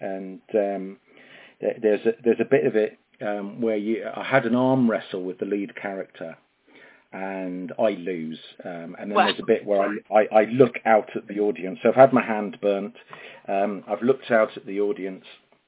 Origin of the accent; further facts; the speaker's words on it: Sutton, London, United Kingdom; born there; Okay, I was born in Sutton in Surrey in 1967, so that makes me 53.